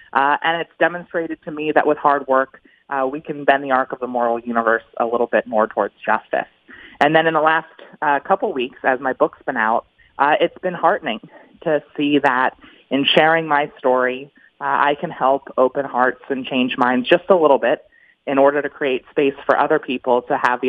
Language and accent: English; Wilmington, Delaware, United States; Well, I'm a Delaware native, born and raised in Wilmington, Delaware. I'm a graduate of Cab Calloway School of the Arts, and I'm a transgender woman.